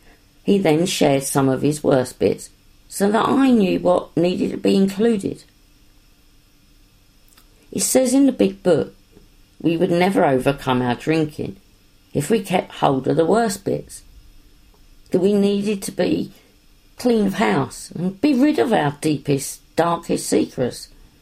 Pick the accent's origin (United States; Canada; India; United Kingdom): United Kingdom; Plymouth, South West England; also born or lived in Lambeth; I was born in Lambeth, South London, but grew up in Plymouth.